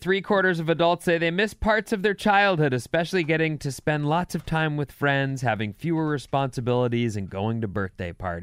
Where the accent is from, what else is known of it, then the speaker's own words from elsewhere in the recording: California, United States; I grew up in California on the beaches